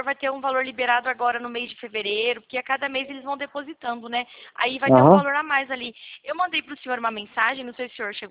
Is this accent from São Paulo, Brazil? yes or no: yes; Sumaré, São Paulo, Brazil; Eu sou de Sumaré